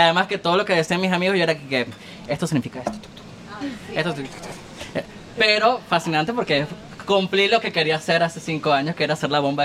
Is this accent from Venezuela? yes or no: yes; Venezuela; Soy el primer venezolano que conozco.